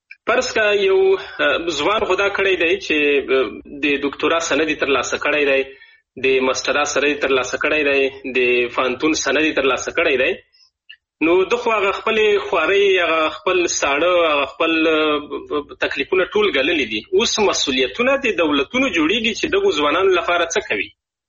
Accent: Afghanistan; now in Germany

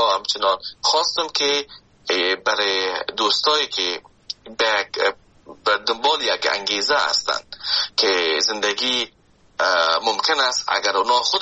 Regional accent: Afghanistan; now in Canada

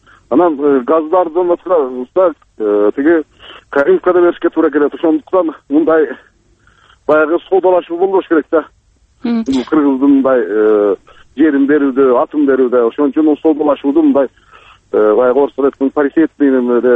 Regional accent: Chong-Alay, Osh Region, Kyrgyzstan; Эми мисалы мына мен ошол Чоң Алайдан болом да.

